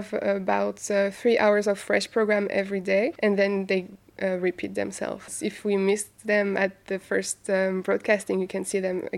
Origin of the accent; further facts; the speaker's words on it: Brest, Brittany, France; Well, I'm from here. I was born near Brest, and it's my region.